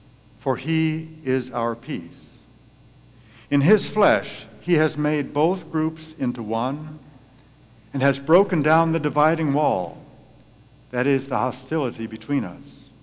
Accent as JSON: {"language": "English", "town": "Carlinville", "region": "Illinois", "country": "United States", "tie": "born or raised there", "said": "Growing up in Carlinville, which is a farm town in downstate Illinois, my family attended the local Presbyterian church."}